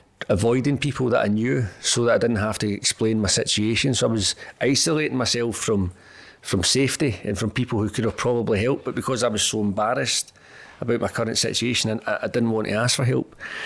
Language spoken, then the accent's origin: English; Glasgow, Scotland, United Kingdom; I grew up in Glasgow in Govan